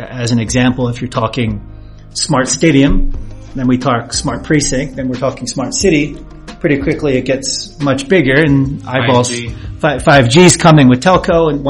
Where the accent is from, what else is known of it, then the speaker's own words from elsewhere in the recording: New York, United States; now in Poland; So I am from New York.